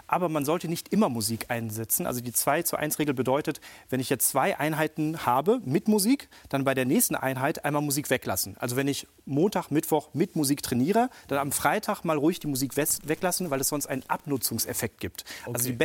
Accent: Germany; born there; meine Eltern sind Spätaussiedler, kamen ein bisschen später nach Deutschland und ich bin dann in Deutschland geboren.

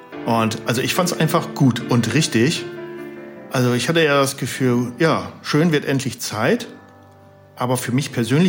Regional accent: West Germany, Germany; das sind Ostdeutsche, ich bin Westdeutscher.

